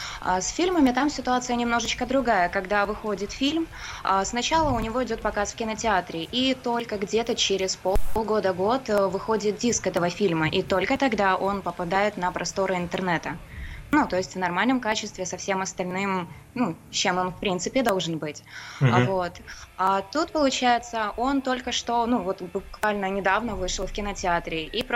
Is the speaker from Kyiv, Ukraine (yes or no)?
yes; Kyiv, Ukraine; Я из Киева, Украина.